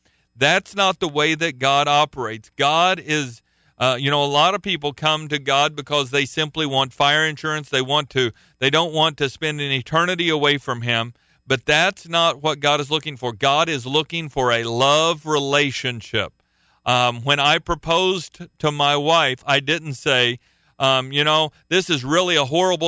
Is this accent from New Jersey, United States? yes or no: no; Tulsa, Oklahoma, United States; I come from, pretty close to the buckle of the Bible Belt. I come from Tulsa, Oklahoma